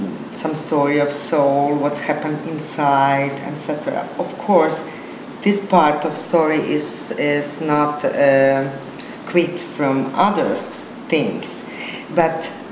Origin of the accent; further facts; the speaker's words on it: Zagreb, City of Zagreb, Croatia; I grew up in Zagreb and I'm born there.